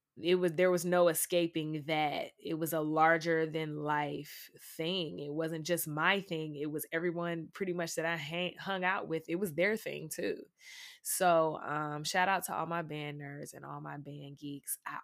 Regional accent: Atlanta, Georgia, United States; Well, I'm from Atlanta.

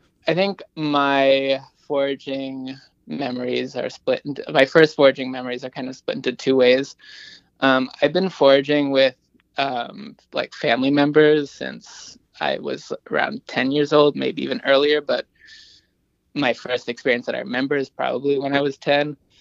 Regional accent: New York, United States; Yeah, I was born in New York. I was born and raised in New York.

